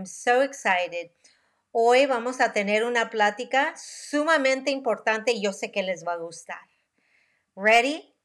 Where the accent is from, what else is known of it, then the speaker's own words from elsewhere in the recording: United States; born there; first language Spanish; English is a second language; I was a Spanish speaker. Spanish was my first language, but I was born in the U.S.